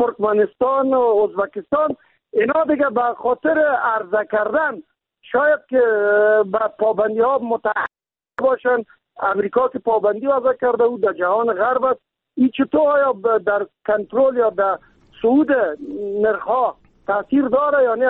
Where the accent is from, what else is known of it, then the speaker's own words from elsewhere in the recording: Kabul, Afghanistan; خودم شخصا مسکونه کابل و باشنده کابل و متولد کابل هستم،